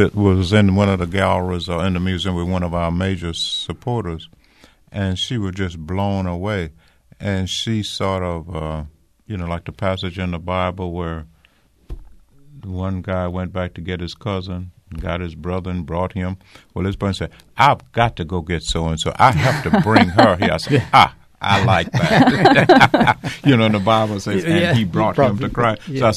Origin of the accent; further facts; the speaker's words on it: Louisiana, United States; Well, I'm from Louisiana, you know, sugar cane capital.